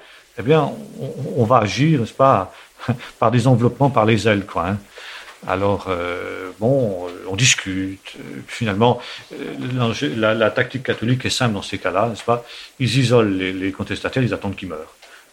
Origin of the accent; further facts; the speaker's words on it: France; qui devrait faire notre honte en tant que Français